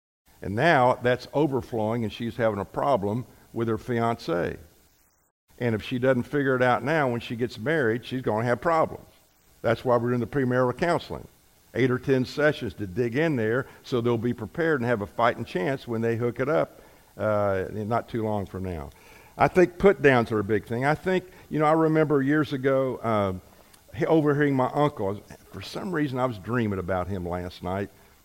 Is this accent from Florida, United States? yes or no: yes; Bradenton, Florida, United States; My picture was in the paper almost every weekend in high school in my hometown of Bradenton, Florida, Manatee High School.